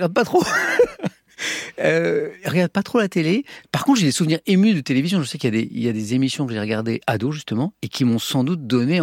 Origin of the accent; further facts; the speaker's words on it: Brittany, France; Je suis breton d'origine et il y a un endroit qui est vraiment cher à mon cœur